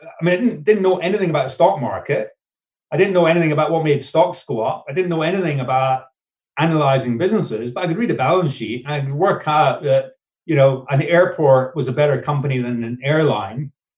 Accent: Scotland, United Kingdom; I learned that, although being Scottish, it wasn't, you know, I'd done my apprenticeship.

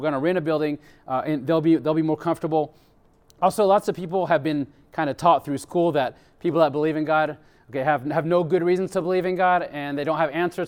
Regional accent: France; I grew up in France, and just like her, I went to public school. I went to French universities.

